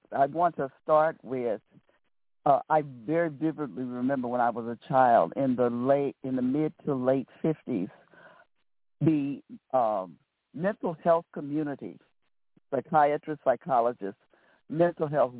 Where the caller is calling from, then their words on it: St. Louis, Missouri, United States; I'm calling from St. Louis, Missouri.